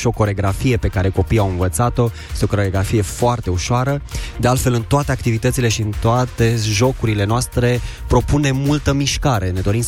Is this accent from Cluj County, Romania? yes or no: yes; Cluj-Napoca, Cluj County, Romania; Da, noi venim de la Cluj-Napoca, suntem pe litoral vara aceasta